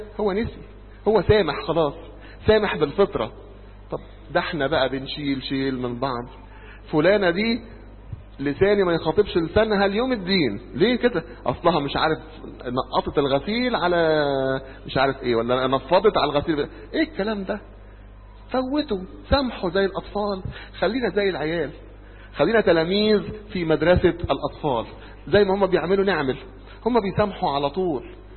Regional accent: Egypt; ده في مشكلة عندنا في مصر لما واحد يكون مش عارف شارع ويسأل

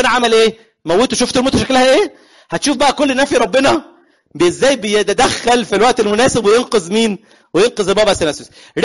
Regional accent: Egypt; احنا مصريين عندنا الناس على الدينيه دي قويه جدا، واحنا ارتباطنا بالكنيسه حلو قوي.

